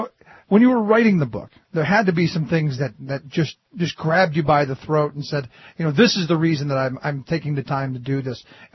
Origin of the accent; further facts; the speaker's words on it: Cleveland, Ohio, United States; I came from Cleveland, and to be honest, Cleveland is probably one of the most segregated cities in the country.